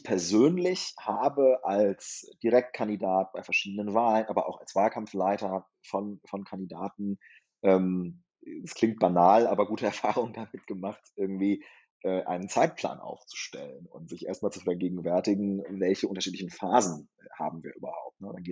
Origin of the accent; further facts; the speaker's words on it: Lower Saxony, Germany; ich war 13 und ich bin auf dem Dorf aufgewachsen in Niedersachsen.